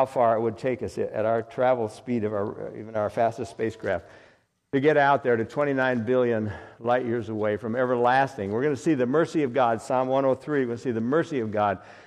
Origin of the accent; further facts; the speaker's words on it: Minnesota, United States; I was raised in Minnesota, and you walk through the forest in the fall, and it's leaves, inches and inches of leaves.